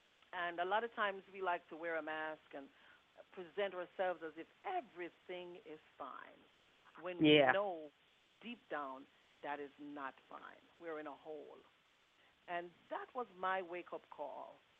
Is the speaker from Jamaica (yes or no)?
yes; Jamaica; moved away; And coming from another country, I'm originally from Jamaica, I had to start over.